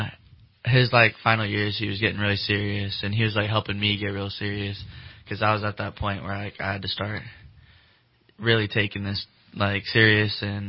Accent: Anderson, United States; I transferred to Anderson, just, you know, my hometown, right where I live and stuff.

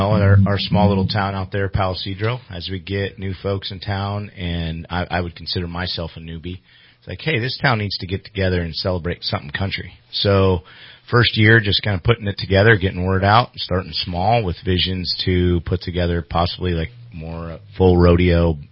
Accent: Sonoma, California, United States; I grew up in Sonoma, town of Sonoma.

